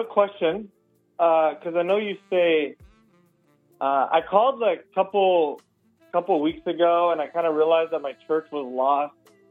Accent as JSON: {"language": "English", "country": "Canada"}